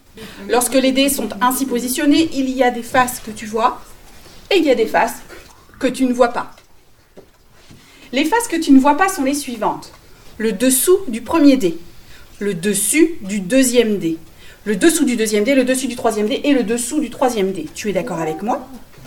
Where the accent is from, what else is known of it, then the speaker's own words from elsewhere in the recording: Pays de la Loire, France; Nous venons de Vendée.